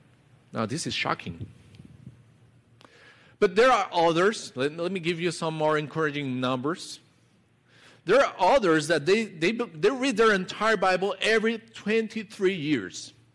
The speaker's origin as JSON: {"language": "English", "country": "Colombia", "said": "I come from Colombia, tropical country, right above the equator line. We have no seasons in Colombia."}